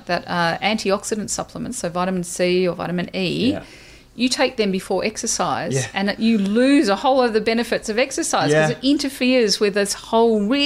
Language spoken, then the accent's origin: English; Australia; I'm Australian